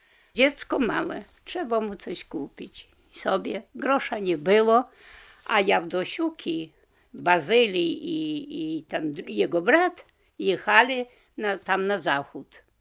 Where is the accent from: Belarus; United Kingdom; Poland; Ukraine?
Poland; Dobrywoda, Podlaskie Voivodeship; ну я з Добриводи